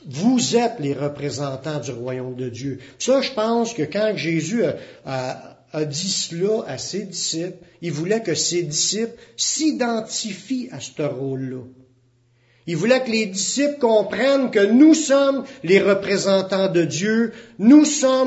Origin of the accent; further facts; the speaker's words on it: Canada; Nous autres, on est des Canadiens, on était des païens ou des gentils